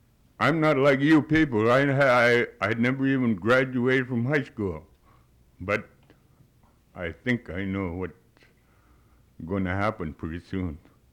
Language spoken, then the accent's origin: English; White Mountain, Alaska, United States; I'm from White Mountain